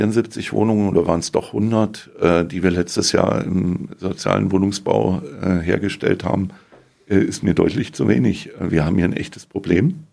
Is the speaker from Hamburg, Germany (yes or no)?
no; Eisenach, Thuringia, Germany; Nein, ich komme aus Eisenach, und da ist man irgendwie Automobilbau